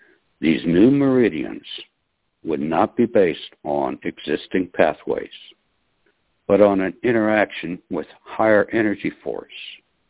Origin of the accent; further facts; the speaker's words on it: Oklahoma, United States; Good evening. … from Oklahoma, and this is January the 15th.